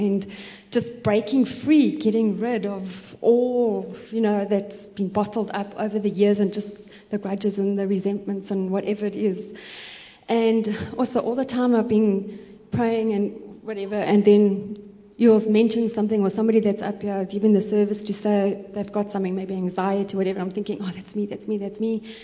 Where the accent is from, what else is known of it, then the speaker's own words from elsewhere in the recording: London, United Kingdom; Basically, I've born and bred in East London all my life. I've been here.